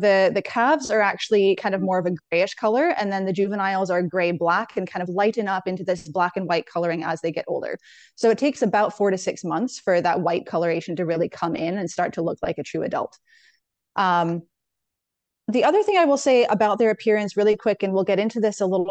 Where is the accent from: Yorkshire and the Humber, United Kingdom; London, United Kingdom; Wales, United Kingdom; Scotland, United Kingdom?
Scotland, United Kingdom; because I'm from the North Shetland Islands in the Atlantic.